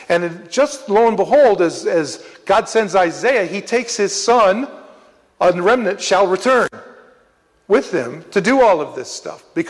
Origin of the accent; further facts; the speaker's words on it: United States; That's because we're American. We come from the West.